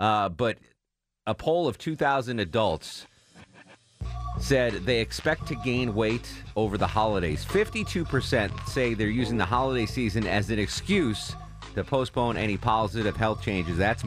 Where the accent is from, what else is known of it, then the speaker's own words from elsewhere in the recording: Connecticut, United States; I mean, I'm from Connecticut, not really a big country music fan